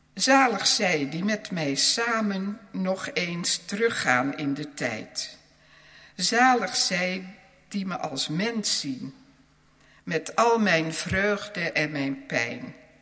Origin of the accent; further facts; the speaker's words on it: Gouda, South Holland, Netherlands; born there; Ik ben geboren in Gouda in een eenvoudig gereformeerd en een ARP-gezin.